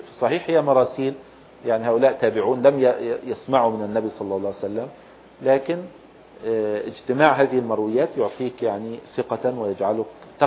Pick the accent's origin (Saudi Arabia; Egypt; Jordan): Egypt; وعندنا في مصر كان يوجد فيها